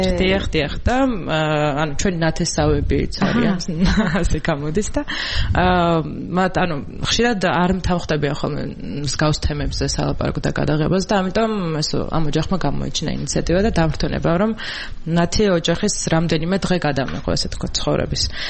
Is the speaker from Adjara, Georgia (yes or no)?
no; Imereti, Georgia; მე თვითონ იმერეთიდან ვარ და ხშირად მეწოდა ხოლმე ეგ სოფელში სასვლა, ორი სოფელი მაქვს